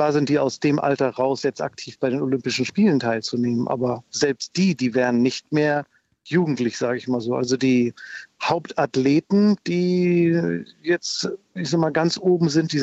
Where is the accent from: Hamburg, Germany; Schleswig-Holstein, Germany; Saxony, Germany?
Schleswig-Holstein, Germany; Eutin; ich komme aus Norddeutschland, ich komme aus Eutin, kleines Nest an der Ostsee.